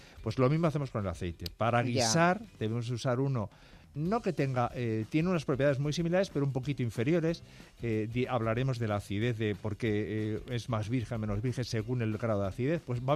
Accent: Extremadura, Spain; Igual los que somos extremeños te diríamos una encina

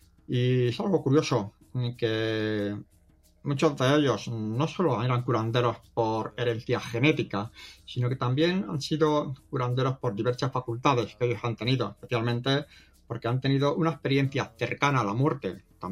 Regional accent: Valencia, Valencian Community, Spain; especialmente en mi zona, ya que soy de Valencia, he consultado en algunas localidades de aquí

